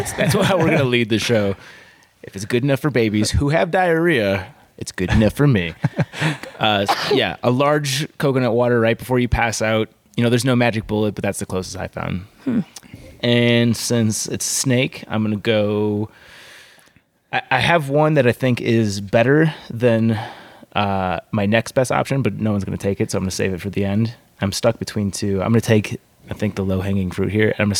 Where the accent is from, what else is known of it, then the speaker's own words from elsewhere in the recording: Illinois, United States; I'm from Illinois, and I don't think you can get it, probably.